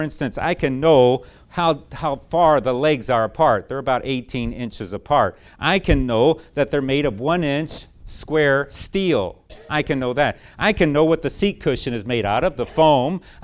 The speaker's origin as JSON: {"language": "English", "town": "Chicago", "region": "Illinois", "country": "United States", "tie": "born or raised there", "lives_now": "South Carolina, United States", "said": "I come from Chicago. Some of you know that I don't have the South Carolina accent. And so I've been outed that way. I'm a Chicago boy by nature. That's where I grew up in."}